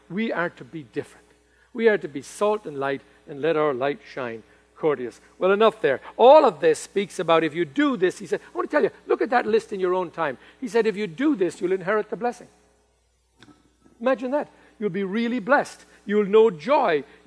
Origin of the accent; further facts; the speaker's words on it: United States; Because I am an American, remember. Here in America, there's an absence of good manners a lot of the time.